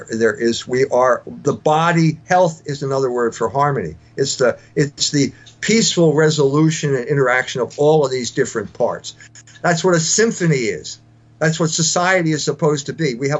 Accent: United States; I'm in Germany in 1970. I'm a rock star because I'm an American.

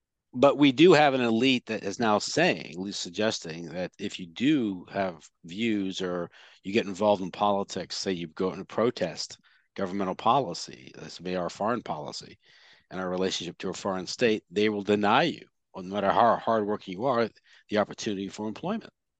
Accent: United States; I mean, as an American, I am highly offended.

